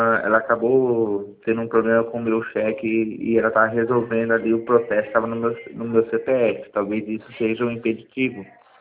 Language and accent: Portuguese; São Paulo, Brazil; now in Santa Catarina, Brazil; Eu fui do ABC Paulista, agora eu estou residindo em Santa Catarina.